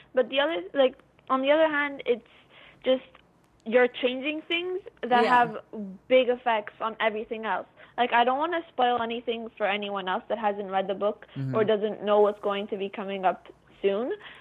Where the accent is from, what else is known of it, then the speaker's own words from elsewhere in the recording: Montreal, Quebec, Canada; I'm from Montreal, in Quebec, Canada.